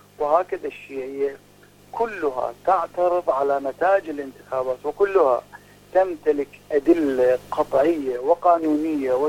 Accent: Baghdad, Baghdad Governorate, Iraq; أنا من بغداد

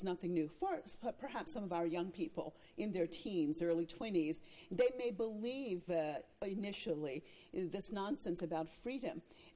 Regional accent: United States; now in Iran; I'm an American, and I have chosen to live in Iran

